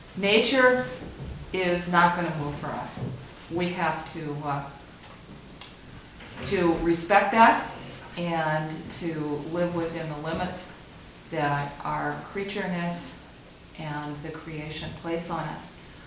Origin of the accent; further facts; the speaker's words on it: Minnesota, United States; I'm from Minnesota, so this is going to be in Lake Superior.